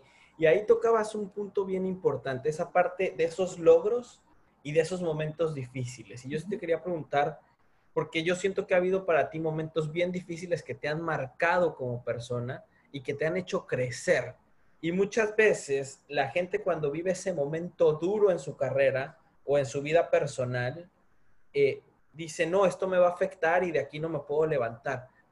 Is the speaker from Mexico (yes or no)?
yes; Orizaba, Veracruz, Mexico; also born or lived in Monterrey; now in Miami, United States; yo soy un mexicano de un pueblo allá en Veracruz, o sea, Orizaba, que es un pueblo chiquitico, y de ahí salí, después me fui a estudiar a Monterrey, y llegué a Miami por azares del destino.